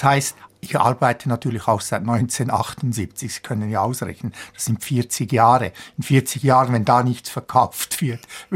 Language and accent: German; Willisau, Lucerne, Switzerland; Ich bin also in Willisau aufgewachsen.